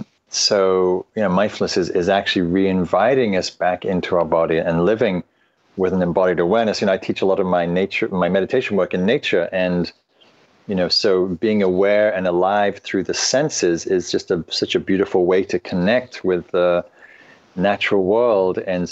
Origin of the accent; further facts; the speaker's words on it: England, United Kingdom; now in United States; So I grew up in England, and there's not much wildness left in England and not much in Europe. And so when I came to the States in the early 90s